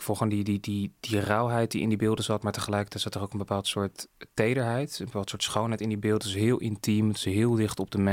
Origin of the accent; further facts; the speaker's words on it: Krimpen aan den IJssel, South Holland, Netherlands; Molukse wijk in Krimpen aan de IJssel. Dat is het dorp waar ik ben opgegroeid.